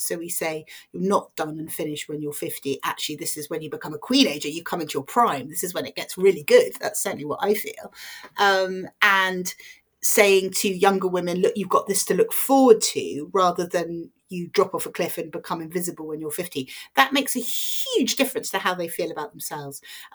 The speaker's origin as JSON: {"language": "English", "region": "London", "country": "United Kingdom", "said": "So I think I am just a Londoner at heart."}